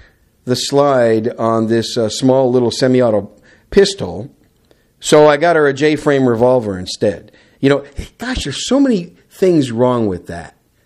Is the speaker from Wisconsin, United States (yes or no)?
yes; Wisconsin, United States; now in San Antonio, United States; you guys know I am a cheesehead from Wisconsin, and I used to be used to that cold weather, but I've been living away from Wisconsin longer than I actually lived in Wisconsin